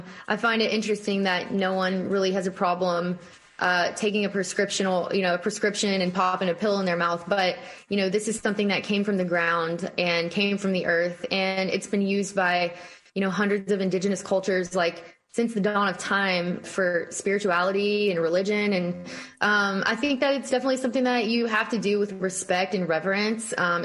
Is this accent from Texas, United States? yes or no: yes; Texas, United States; I mean, I grew up in Texas. It was always around.